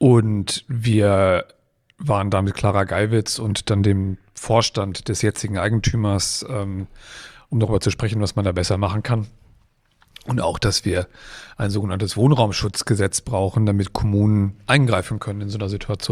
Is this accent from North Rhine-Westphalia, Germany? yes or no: no; Kiel, Schleswig-Holstein, Germany; Ich komme auch aus Kiel